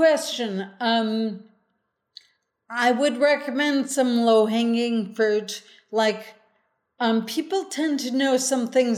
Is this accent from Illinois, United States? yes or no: yes; Chicago, Illinois, United States; So it's funny, I'm from Chicago, but one of my favorite vacations of all time was driving through the Canadian Rockies.